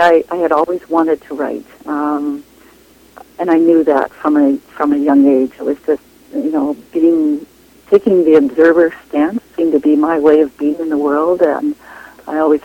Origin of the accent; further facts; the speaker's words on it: British Columbia, Canada; She was quite a bit older than I was in the little town I grew up in the West Kootenays.